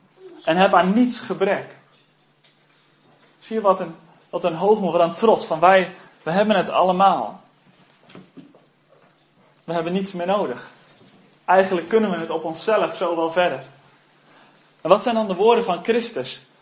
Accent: South Korea; now in Netherlands; ik kom uit Korea en dan zie je overal kerken staan.

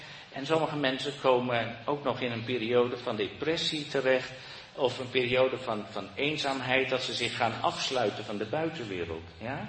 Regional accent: Netherlands; ja, we hebben het weer als Nederlanders, we willen het allemaal aan elkaar vertellen.

